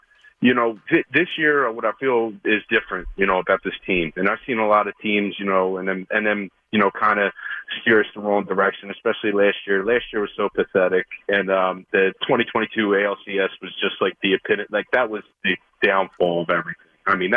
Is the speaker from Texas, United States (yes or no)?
no; Philadelphia, Pennsylvania, United States; I'm from Philly.